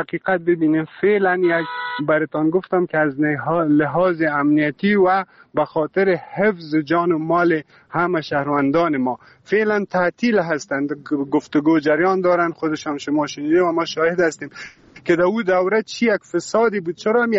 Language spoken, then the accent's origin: Persian; Afghanistan; ما شما افغان هستیم، مسلمان هستیم